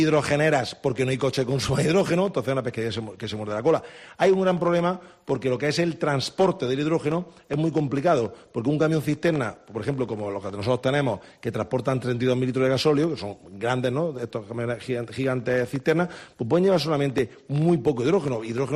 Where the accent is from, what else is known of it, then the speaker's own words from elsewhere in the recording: Andalusia, Spain; pero yo como soy andaluz y ahora mismo ya está todo amarillo